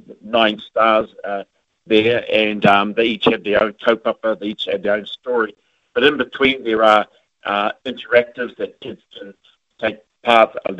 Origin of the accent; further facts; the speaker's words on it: New Zealand; I'm from Ngāti Kaungunu, and we've been doing Matariki for 23 years down there